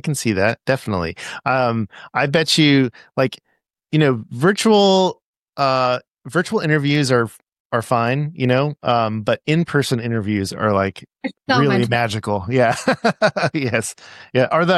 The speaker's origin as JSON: {"language": "English", "town": "Pasadena", "region": "California", "country": "United States", "said": "You know, I'm from LA. I'm from Pasadena, actually."}